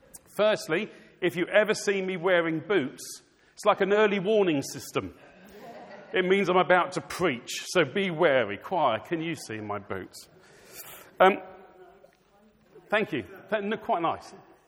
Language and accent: English; South East England, United Kingdom; born there; Well, I'm really a southeast of England person. I was born in Kent.